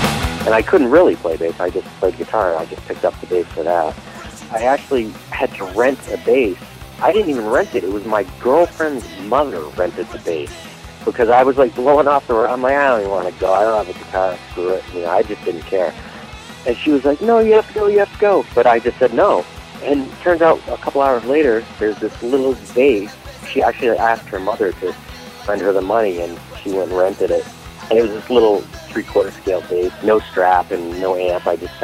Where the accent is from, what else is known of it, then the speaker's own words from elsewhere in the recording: New Hampshire, United States; Growing up in New Hampshire, I listened mainly to college radio in my teens when I started getting into punk rock, my early teens